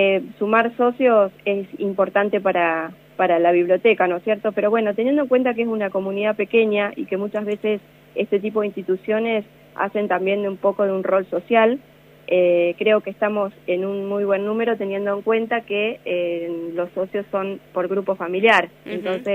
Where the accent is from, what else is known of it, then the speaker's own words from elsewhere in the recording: Uriburu, La Pampa, Argentina; Sí, sí, yo soy nacida acá en Uriburu.